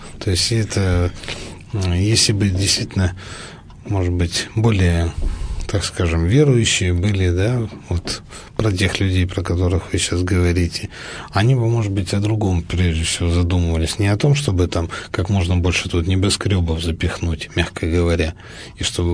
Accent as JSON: {"language": "Russian", "town": "Yekaterinburg", "region": "Sverdlovsk Oblast", "country": "Russia", "tie": "born or raised there", "said": "коренной житель этого города, я вам хочу сказать, что меня тоже очень коробит о том, что снесены многие были особняки"}